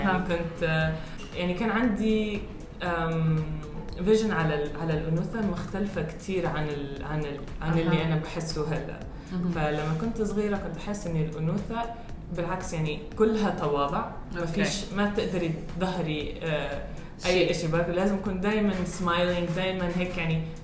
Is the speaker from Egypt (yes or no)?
no; Tunisia; also born or lived in United Arab Emirates / United States; أنا تونسية أولاً، هيك على شلهتي يمكن يعني غريب عليكم شوية. كبرت في الإمارات، ولدت في أمريكا وسافرت شوية.